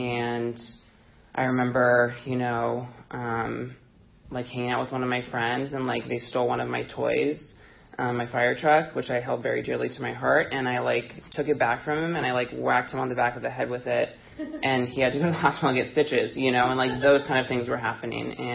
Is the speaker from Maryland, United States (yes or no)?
yes; Rockville, Maryland, United States; I grew up in Rockville, Maryland.